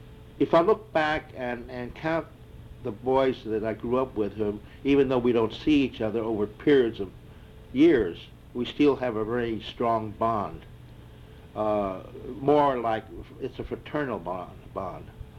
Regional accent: United States; my identity as an American Chinese is even more beneficial because I'm more easily identified.

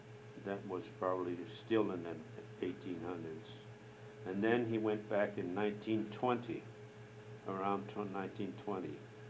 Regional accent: Los Angeles, California, United States; born there; I was born in Los Angeles, California.

